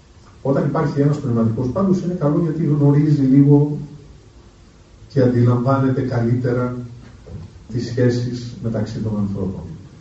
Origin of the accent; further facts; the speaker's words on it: Athens, Attica, Greece; σχεδόν κάθε Σαββατοκύριακο όταν ήμουν παιδί, από την Αθήνα στη Χαλκίδα, και μετά όλο το καλοκαίρι ήμουν εκεί